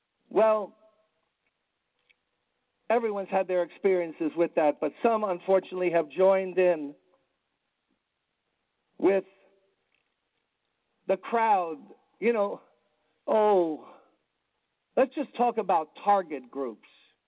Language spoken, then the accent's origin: English; Brooklyn, New York, United States; You know, I grew up in Brooklyn playing basketball on the playground.